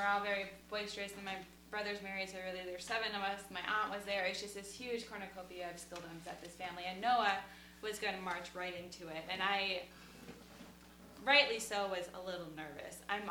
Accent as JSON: {"language": "English", "region": "Minnesota", "country": "United States", "said": "Back in Minnesota. Yeah, that's right. We're from Minnesota."}